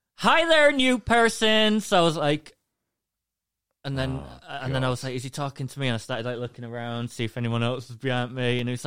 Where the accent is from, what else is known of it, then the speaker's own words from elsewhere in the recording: England, United Kingdom; from England, the UK.